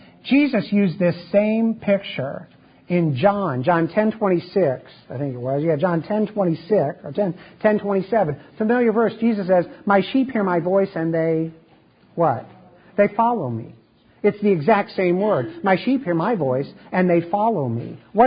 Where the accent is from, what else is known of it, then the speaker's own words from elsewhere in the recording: Chicago, Illinois, United States; As I recall being swept away in some of those mobs as I was growing up in the Chicago area.